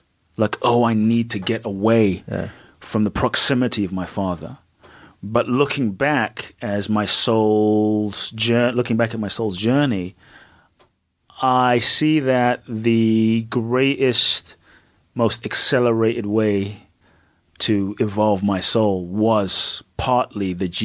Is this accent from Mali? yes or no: no; Peckham, London, United Kingdom; For me, growing up in Peckham was literally like a ghetto.